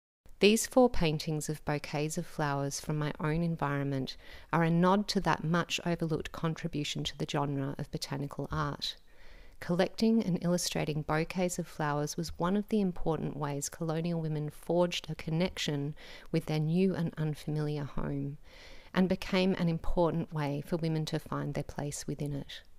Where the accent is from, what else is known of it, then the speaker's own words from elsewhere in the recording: Ballarat, Victoria, Australia; the great love of gardening in my hometown of Ballarat